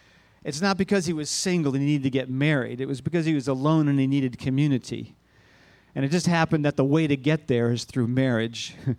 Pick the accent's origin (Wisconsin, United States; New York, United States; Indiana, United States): New York, United States; Burnt Hills; I grew up in Burnt Hills, New York, on Good Street, corner of Good Street and Forest Road.